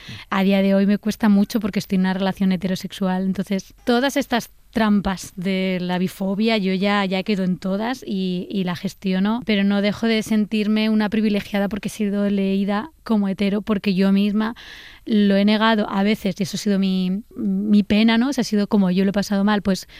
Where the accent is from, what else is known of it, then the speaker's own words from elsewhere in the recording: Úbeda, Andalusia, Spain; Porque yo soy de Úbeda, de un pueblo